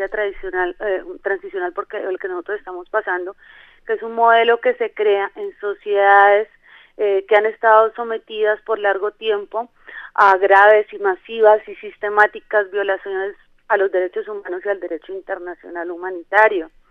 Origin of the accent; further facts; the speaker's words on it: Colombia; como colombiana